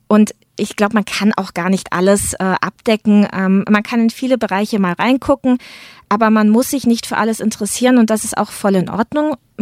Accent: Pforzheim, Baden-Württemberg, Germany; Ich komme aus Raum Pforzheim, dann hat sich das eben entsprechend angeboten.

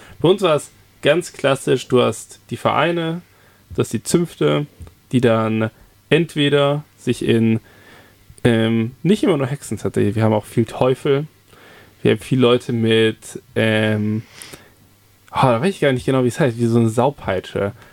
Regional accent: Sindelfingen, Baden-Württemberg, Germany; Also ich komme ursprünglich, komme ich gar nicht aus Tübingen. Fun Fact über mich, sondern ich komme aus Sindelfingen

